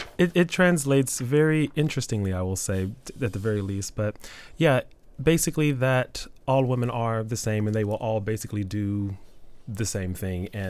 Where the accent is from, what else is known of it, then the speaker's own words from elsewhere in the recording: Marshall, Texas, United States; So, yeah, I am from Marshall, Texas. That's my hometown.